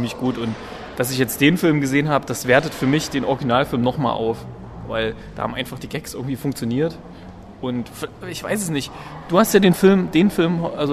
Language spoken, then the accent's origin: German; East Germany, Germany; ich komme doch quasi aus dem Osten, bin jetzt hier, musste mich auch an ein paar sprachliche Eigenheiten gewöhnen